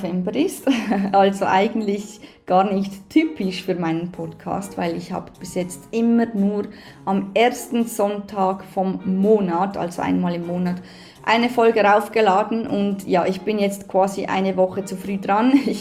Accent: Switzerland; first language Swiss German; ich bin Schweizerin, vielleicht hört man das. Ich glaube schon. Genau, Schweizerdeutsch ist meine Muttersprache

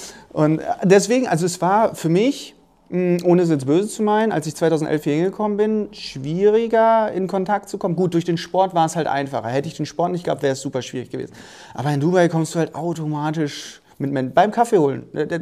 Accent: Dortmund, North Rhine-Westphalia, Germany; now in Stuttgart, Germany; komme ich ja aus dem Ruhrpott, bin ich Dortmunder. Ganz ursprünglich.

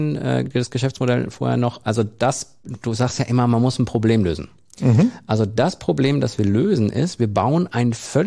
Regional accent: North Rhine-Westphalia, Germany; im Kreis Soest, meiner Heimat

